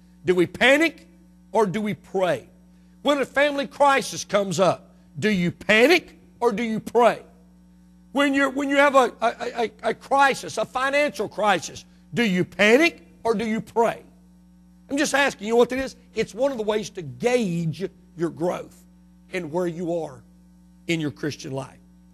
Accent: Mississippi, United States; I was born and raised in Mississippi, went to school in Mississippi

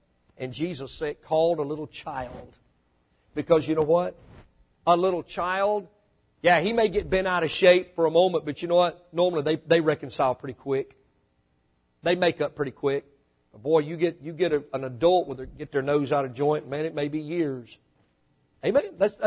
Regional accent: Mississippi, United States; I was born and raised in Mississippi. I'm not very smart

